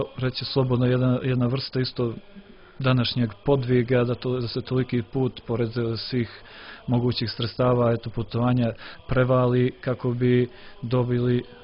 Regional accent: Montenegro; Mi smo jedina grupa iz Crne Gore koja je tu prisustovala.

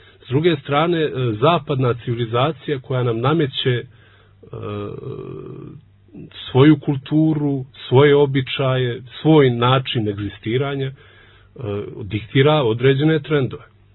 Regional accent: Nikšić, Nikšić Municipality, Montenegro; Dakle, ja sam iz Nikšića, tamo sam odrastao i učio školu

